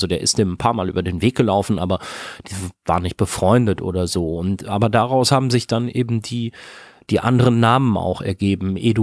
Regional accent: Lübbecke, North Rhine-Westphalia, Germany; Lübbecke in Ostwestfalen, wo ich herkomme. Das ist eine kleine Stadt von ungefähr 25.000 Einwohnern, die so sich so ein bisschen in der Fläche verteilt, so ein paar Dörfer im Umland mit hat, die eingemeindet worden sind in den 70er Jahren.

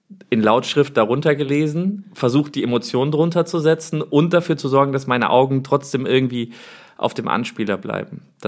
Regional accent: Bonn, North Rhine-Westphalia, Germany; born there; Spielt in Bonn, meiner Geburtsstadt

